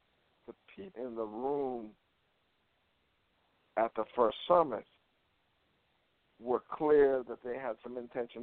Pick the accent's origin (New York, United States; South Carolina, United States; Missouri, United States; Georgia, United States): New York, United States; So when I walked in and I said who I was and that I was from New York